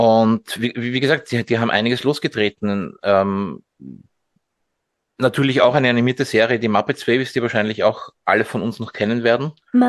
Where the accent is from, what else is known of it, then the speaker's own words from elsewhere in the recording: Austria; ja gut, bis die bei uns in Österreich war und bis ich die dann gesehen habe und auch verstanden habe